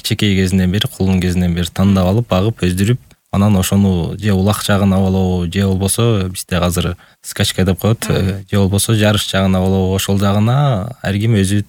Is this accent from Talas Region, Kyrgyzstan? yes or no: yes; Chimchek, Talas Region, Kyrgyzstan; Биз өзүбүз Талас областы, Талас району, Талас областынан болобуз, Чимчек айылынан. Ошол жакта чоңойгонбуз.